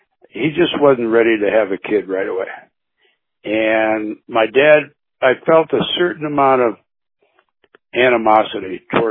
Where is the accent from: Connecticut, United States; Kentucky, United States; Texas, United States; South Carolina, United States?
Connecticut, United States; I wanted to get back to Connecticut, where I had most of my friends. You know, I grew up in Connecticut and all that.